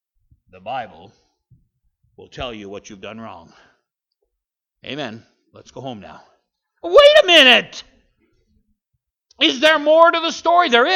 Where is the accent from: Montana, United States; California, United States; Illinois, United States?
Montana, United States; I'm from Western Montana. We're surrounded by Mormons who do good works.